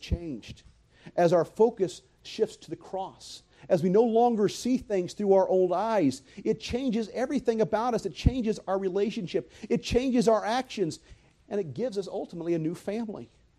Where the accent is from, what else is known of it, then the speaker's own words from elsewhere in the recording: United States; No, I'm an American. I love America.